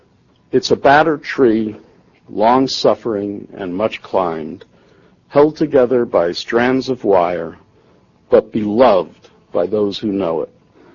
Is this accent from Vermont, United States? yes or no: no; New York City, New York, United States; The city of New York, my hometown, really showed its greatness.